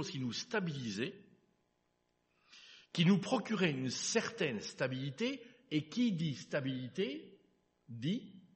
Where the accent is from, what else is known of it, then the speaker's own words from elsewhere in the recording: Liège, Wallonia, Belgium; born there; Moi, je suis né à Liège, en la ville de Liège.